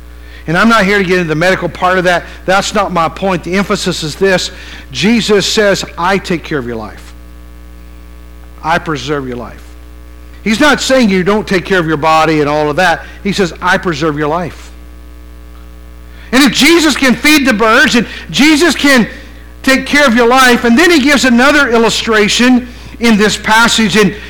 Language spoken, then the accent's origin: English; California, United States; "I'm doing great. Where are you from?" "I'm from California."